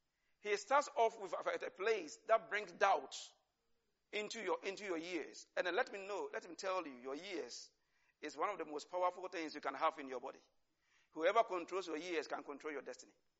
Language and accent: English; Ghana; even though I'm a Ghanaian.